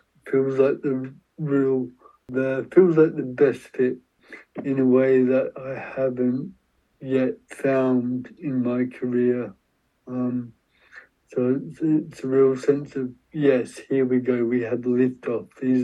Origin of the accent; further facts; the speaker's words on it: Whyalla, South Australia, Australia; Yeah, so I'm from South Australia originally, from Whyalla, which is 5 hours northwest of Adelaide.